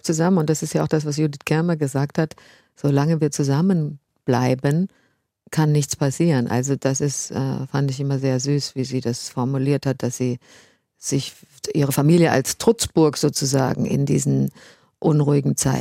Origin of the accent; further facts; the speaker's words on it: Bad Nauheim, Hesse, Germany; wir sind ja in Bad Nauheim aufgewachsen, in der Kleinstadt bei Frankfurt